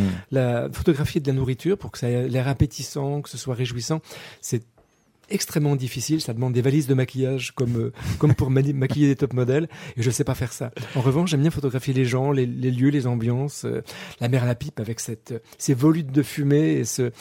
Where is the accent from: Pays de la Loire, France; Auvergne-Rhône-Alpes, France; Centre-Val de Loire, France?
Pays de la Loire, France; born there; Bretagne, en Mayenne, en Sarthe, dans ces endroits que je connais bien, puisque je suis né en Mayenne.